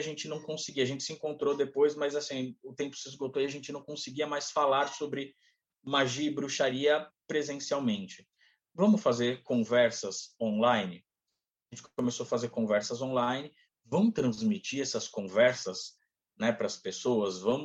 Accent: São Bernardo do Campo, São Paulo, Brazil; Eu sou de São Bernardo do Campo

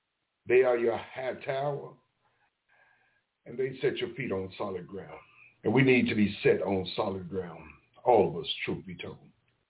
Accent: Memphis, Tennessee, United States; And I'm from Prison Camp Memphis.

